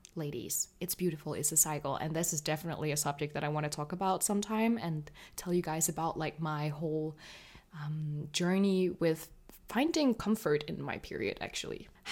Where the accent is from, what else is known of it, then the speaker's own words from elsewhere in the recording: Denmark; I grew up in Denmark with the culture that I did, and that I grew up in an atheist household